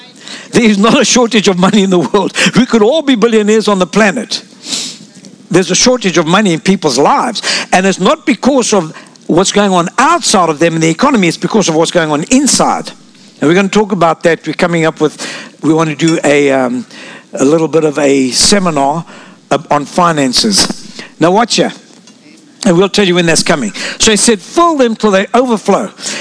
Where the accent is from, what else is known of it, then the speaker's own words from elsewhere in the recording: Lebanon; also born or lived in South Africa; I'm from Lebanon, born in South Africa, but I know that my ancestors would stay at a wedding for like a week.